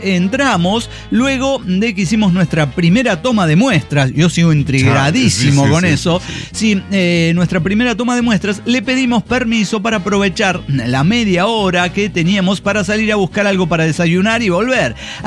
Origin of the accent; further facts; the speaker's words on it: Mexico; es que soy mexicana